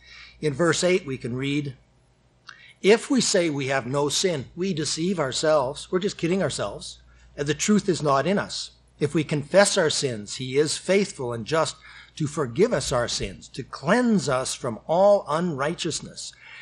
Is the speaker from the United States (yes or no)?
no; Western Canada, Canada; It was a good friend that I grew up with back in Western Canada.